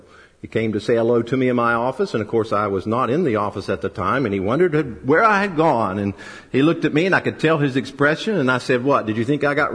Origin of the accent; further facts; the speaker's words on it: United States; I pick on America a lot, because of course I'm American